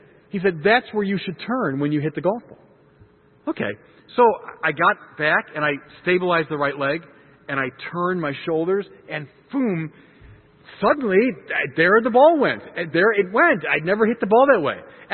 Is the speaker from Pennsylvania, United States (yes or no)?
no; Chicago, Illinois, United States; I'm a Chicagoan.